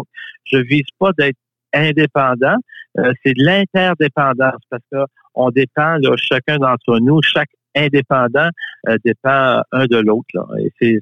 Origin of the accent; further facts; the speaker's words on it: Baie-Comeau, Quebec, Canada; also born or lived in Montreal; Je suis quelqu'un de Baie-Comeau, je suis un natif de Baie-Comeau, c'est pas de ma faute, mais je suis de Baie-Comeau. Et j'ai passé 30 ans à l'extérieur. Je suis parti sur un transfert, j'ai vécu à Montréal, je suis de retour là à Baie-Comeau depuis 2021.